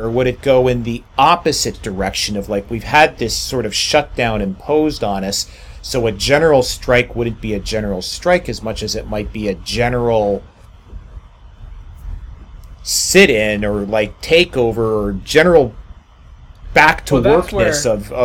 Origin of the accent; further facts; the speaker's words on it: Canada; And as a Canadian, I mean, typically we shouldn't care what goes on in another country's election